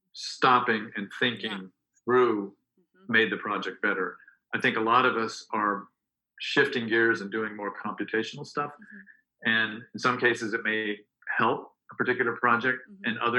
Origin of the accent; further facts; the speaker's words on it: United States; I'll say as an American, it's been extremely disappointing to see that unlike 9/11, when we came together